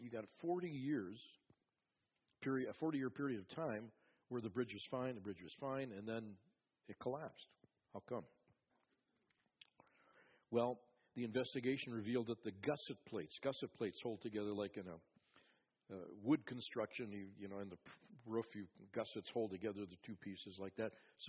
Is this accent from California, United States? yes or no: no; Twin Cities, Minnesota, United States; I grew up in the Twin Cities, and I went over this bridge numerous times